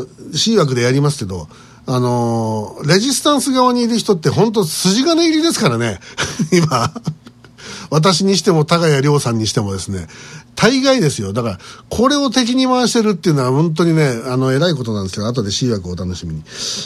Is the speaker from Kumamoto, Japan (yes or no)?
yes; Kumamoto, Japan; also born or lived in Yamanashi; 熊本人というのは熊本で生まれ育った人が熊本人であってですね、私熊本で生まれてないので、その点で言うと私山梨県人になるわけですよ。ただ山梨県の思い出はあるのかって言うと正直に全然ないわけで、まあほぼほぼ事実上まあ熊本土着に近い状態であったということは